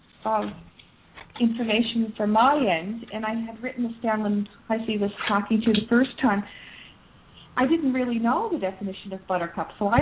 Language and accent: English; Canada; and I'm Canadian, and there's a lady in Canada